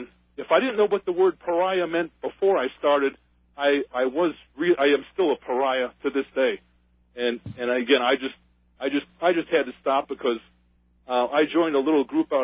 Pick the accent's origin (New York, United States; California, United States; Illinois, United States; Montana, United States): California, United States; Rancho Cucamonga; attending the city council meetings in Rancho Cucamonga, my hometown